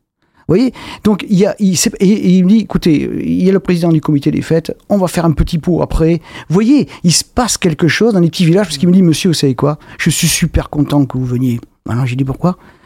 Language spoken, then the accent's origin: French; Belvès, Nouvelle-Aquitaine, France; Je suis de Belvès, j'aime beaucoup mon village, je fais beaucoup de choses à Belvès.